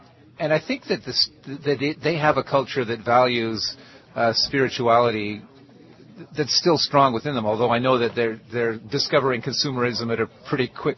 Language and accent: English; Canada; Luckily, I'm a Canadian.